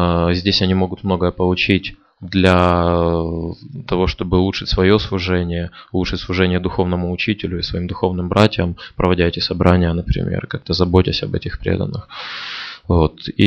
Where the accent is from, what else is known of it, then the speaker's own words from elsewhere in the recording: Kharkiv, Kharkiv Oblast, Ukraine; Я из Харькова.